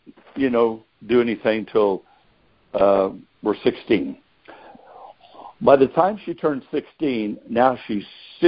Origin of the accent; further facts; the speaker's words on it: Modesto, California, United States; I was born and raised in Modesto.